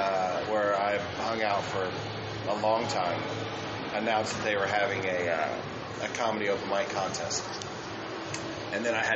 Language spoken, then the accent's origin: English; Huntsville, Alabama, United States; I'm from Huntsville, Alabama, and Huntsville is very similar to Memphis in that it's a progressive city.